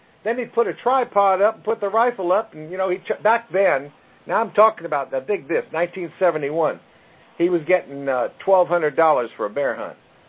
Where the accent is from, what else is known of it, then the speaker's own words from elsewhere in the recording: Brooklyn, New York, United States; I was a guy from Brooklyn. The only green thing that I knew was a park.